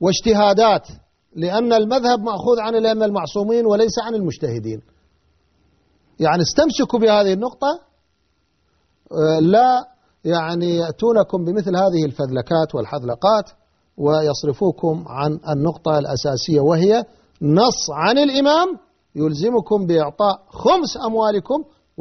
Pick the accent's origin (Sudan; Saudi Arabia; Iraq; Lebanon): Iraq; أنا ابن العراق ومن منطقة مختلطة وعشت في الجنوب الشيعي سنين